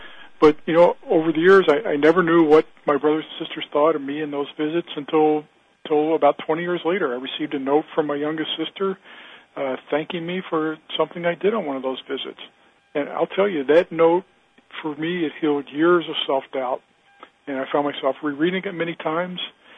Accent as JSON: {"language": "English", "region": "Kentucky", "country": "United States", "tie": "born or raised there", "also_born_or_lived": "Boston", "said": "because I grew up in Kentucky. My siblings were all in Louisville. I went to live with my dad in Boston"}